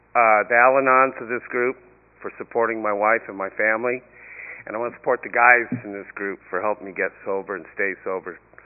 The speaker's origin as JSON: {"language": "English", "town": "Santa Ana", "region": "California", "country": "United States", "tie": "born or raised there", "said": "I grew up in Santa Ana and I went to John Muir Elementary. It was right there at 4th and Grand. It's right there in the barrio."}